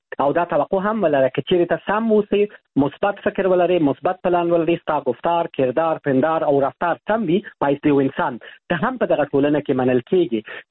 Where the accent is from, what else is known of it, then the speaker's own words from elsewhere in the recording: Afghanistan; شرمېږم چې ووایم زه د افغانستان یم